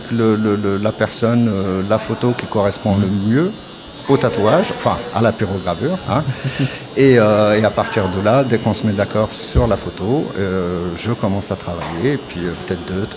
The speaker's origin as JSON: {"language": "French", "town": "Le Mans", "region": "Pays de la Loire", "country": "France", "said": "J'ai failli faire tout ce qui est automoto, comme je suis du Mans."}